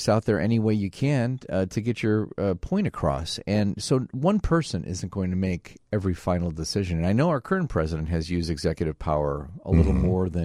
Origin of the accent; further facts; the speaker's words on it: Park Ridge, United States; born there; I was born in Park Ridge, but yeah, I do understand.